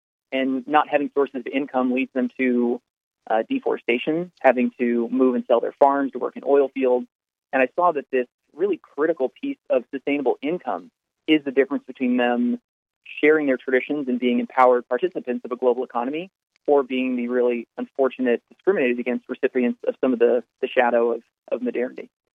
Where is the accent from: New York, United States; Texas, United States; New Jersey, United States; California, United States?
California, United States; So I grew up in the Bay Area, and I was very lucky to get recruited to play soccer in college